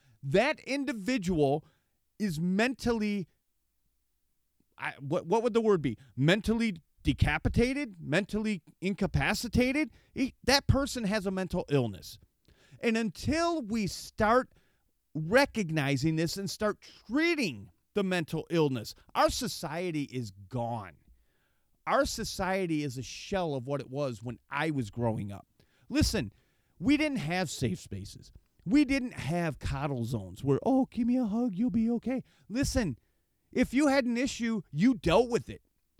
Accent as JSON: {"language": "English", "region": "Michigan", "country": "United States", "tie": "born or raised there", "said": "And this is what's going on here in my home state of Michigan."}